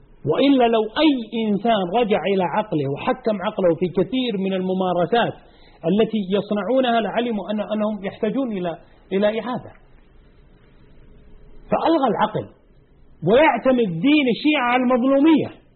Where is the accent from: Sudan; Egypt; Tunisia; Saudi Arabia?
Saudi Arabia; أنت سعودي وأنا سعودي، كم هم في بلادك؟